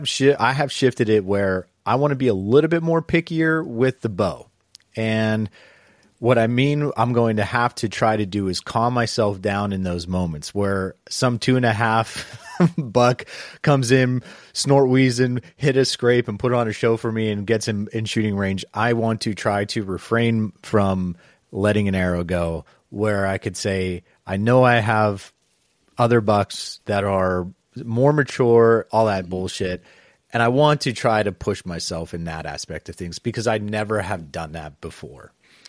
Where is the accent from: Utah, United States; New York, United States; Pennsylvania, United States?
Pennsylvania, United States; this changed my goal and my mindset a little bit about my home state of PA